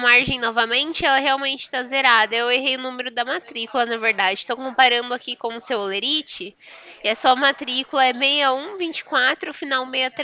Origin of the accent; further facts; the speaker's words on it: Porto Ferreira, São Paulo, Brazil; eu sou de Porto Ferreira